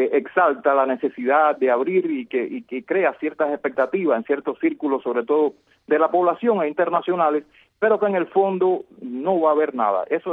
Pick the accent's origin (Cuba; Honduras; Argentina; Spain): Cuba; como cubanos, la problemática de derechos humanos que existe dentro de Cuba